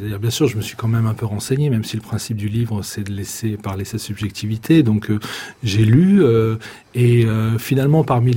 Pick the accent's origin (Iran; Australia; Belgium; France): France; Paris, Île-de-France; ce qu'on connaît le mieux de Rubens lorsqu'on est parisien, et moi je me rappelle, petit parisien, mes premières visites au Louvre